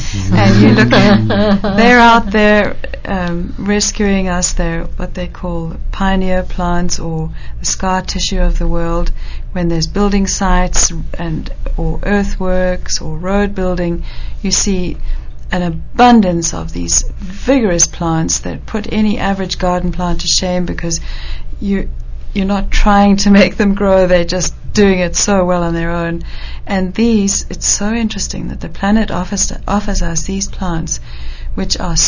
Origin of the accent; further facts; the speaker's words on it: Zambia; I was brought up in Zambia as a child, and that was very much a staple for us